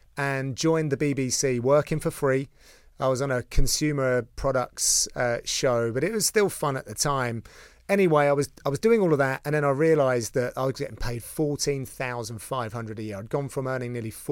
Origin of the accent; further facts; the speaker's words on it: East of England, United Kingdom; So I grew up in a place near Watford.